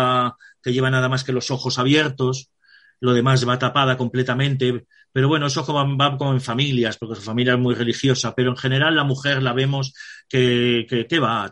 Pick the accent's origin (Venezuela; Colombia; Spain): Spain